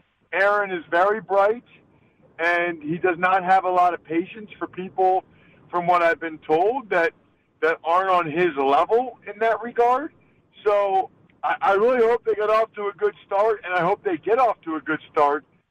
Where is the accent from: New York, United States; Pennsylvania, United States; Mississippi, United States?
Pennsylvania, United States; And let me just tell you, I'm from Pennsylvania, but I tell people all the time, if I had to live somewhere else, it would be Wisconsin.